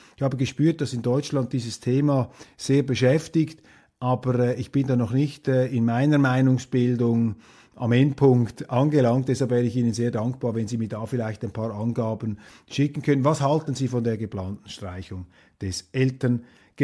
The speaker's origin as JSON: {"language": "German", "country": "Switzerland", "said": "ich rede hier als Journalist, nicht als Schweizer Politiker, da muss man sich etwas zurückhalten, da als Schweizer Offizielle"}